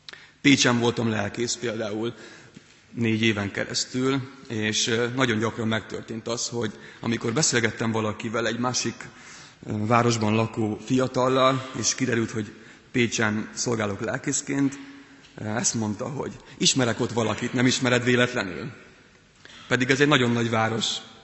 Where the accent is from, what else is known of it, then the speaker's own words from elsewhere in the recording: Ukraine; moved away; pedig több mint 10 éve nem élek már ebben az országban. De onnan származom